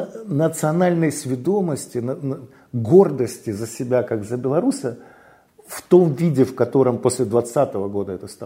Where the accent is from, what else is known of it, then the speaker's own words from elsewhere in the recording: Belarus; Мы стали говорить, что мы белорусы, и мы имеем право быть нацией.